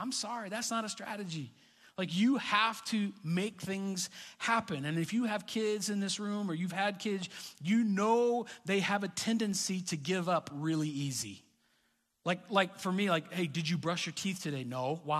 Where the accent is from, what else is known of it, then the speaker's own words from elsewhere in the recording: Montana, United States; I mean, we're from Montana, so New Hampshire mountains are hills compared.